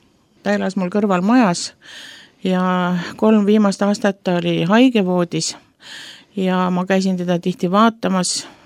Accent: Rakvere, Lääne-Viru County, Estonia; now in Kuressaare, Estonia; mina tulin Rakverest rahukülla ja sattusin pastori naabrusse.

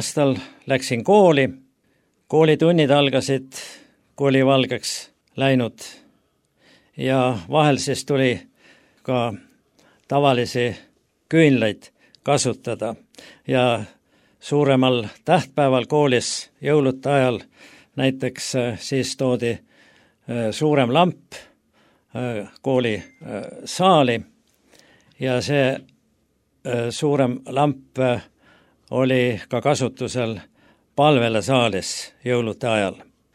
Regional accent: Lääne County, Estonia; Olen pärit Läänemaalt ja sündinud siis 24. augustil 1943 on minu sünniaeg.

